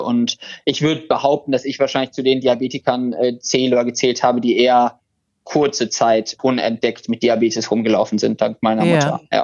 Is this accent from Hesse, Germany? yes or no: no; Krefeld, North Rhine-Westphalia, Germany; Also wir hatten in Krefeld, wo ich herkomme, Freunde